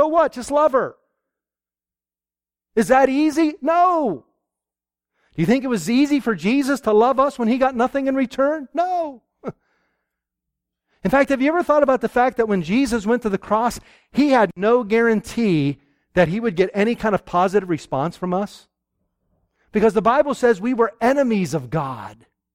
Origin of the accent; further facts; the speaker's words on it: Pennsylvania, United States; Somebody back here earlier said, you don't have a southern accent. That's because I grew up in Pennsylvania.